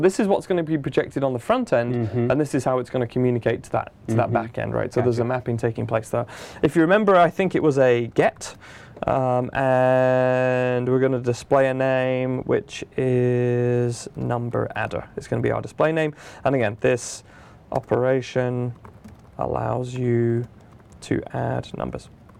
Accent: United Kingdom; I'm going to say maths, because I'm British. That's how we say it. We don't say math.

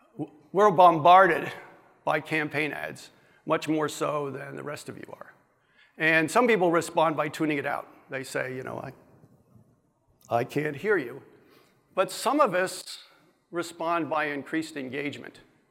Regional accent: New Jersey, United States; accent: New Jersey; now in Ohio, United States; Because actually I grew up in New Jersey, and if you listen carefully, you will hear I skew my vowels the way somebody from New Jersey would.

